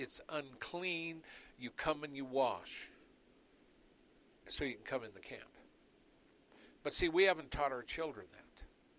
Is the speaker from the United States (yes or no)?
yes; United States; Now, I'm an American, been that way all my life. My family goes way back.